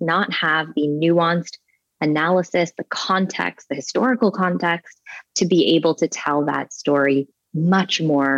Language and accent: English; Toronto, Ontario, Canada; growing up in Malvern in Toronto, I didn't.